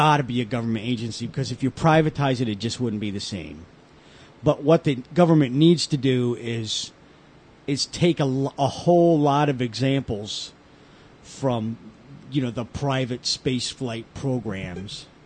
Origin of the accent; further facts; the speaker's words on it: United States; And we in the United States